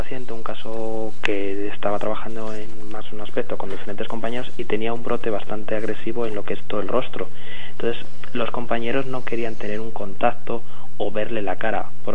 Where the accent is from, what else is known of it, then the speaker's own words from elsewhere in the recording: Burgos, Castile and León, Spain; yo soy de Burgos y siempre he pensado que Burgos es una ciudad muy social